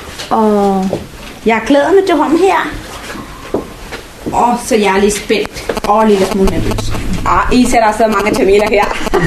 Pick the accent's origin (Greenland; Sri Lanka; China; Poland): Sri Lanka; Danish is a second language; moved away as an adult; now in Denmark; Jeg er født og opvokset på Sri Lanka. Jeg kom til Danmark som 21-årig. Jeg har boet i Danmark 20 år. Så jeg er den første generations indvandrer